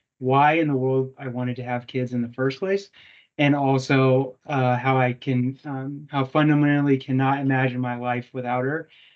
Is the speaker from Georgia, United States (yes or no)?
no; Sacramento, California, United States; I'm proudly from Sacramento, California. Go Kings, light the beam.